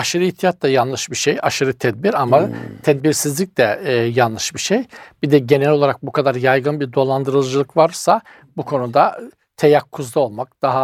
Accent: Eastern Black Sea, Turkey; Doğu Karadeniz genel olarak öyle yani. Mesela bir iç Anadolu'nun dinginliği, bir Ege ve Akdeniz'in rahatlığı bizde genişliği bizde yoktur yani.

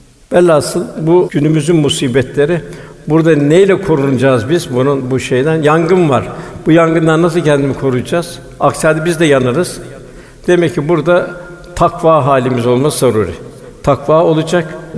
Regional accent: Konya, Turkey; Şimdi Konyalıyız.

